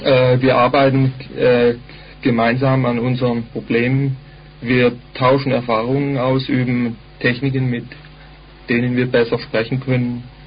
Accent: Marburg, Hesse, Germany; born there; Ich bin geboren 1965 in Marburg an der Lahn in Hessen.

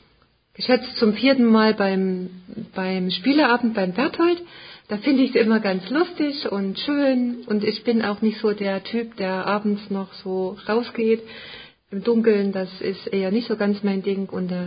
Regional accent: Gotha, Thuringia, Germany; Ich komme aus Gotha. In Thüringen liegt das.

